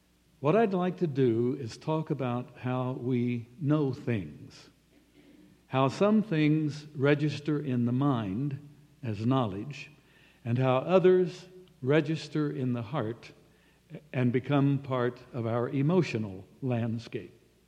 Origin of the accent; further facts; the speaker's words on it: Oklahoma, United States; but I grew up in Oklahoma, and the guy from Chicago who married my only sister called her with great affection through all their years together by the nickname Okie.